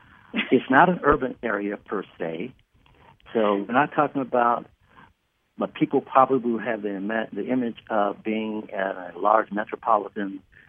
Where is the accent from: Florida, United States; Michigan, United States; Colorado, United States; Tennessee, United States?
Michigan, United States; because we're both so thrilled that we're from Michigan, we've got a long history